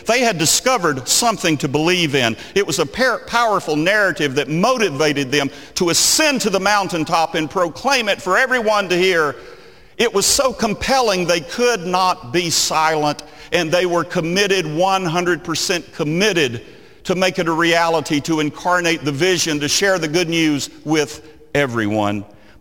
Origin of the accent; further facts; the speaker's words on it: Lexington, North Carolina, United States; because we're from Lexington, North Carolina, and we also were named for that great battle.